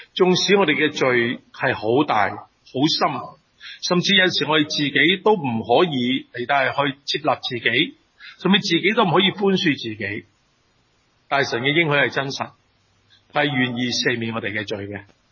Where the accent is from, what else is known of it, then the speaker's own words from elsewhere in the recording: China; 我們中國人最興講呢句㗎嘛